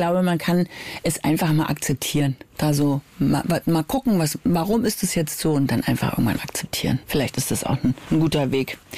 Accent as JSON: {"language": "German", "region": "Berlin", "country": "Germany", "tie": "born there", "said": "Wir sind beide in Tempelhof geboren. So, und dann haben wir beide in Lichtenrade gewohnt. Und jetzt wohnen wir beide in Charlottenburg."}